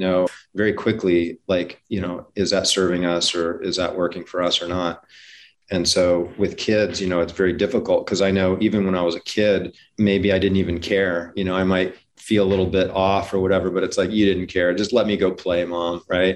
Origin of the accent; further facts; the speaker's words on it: Hawaii, United States; I grew up in Hawaii.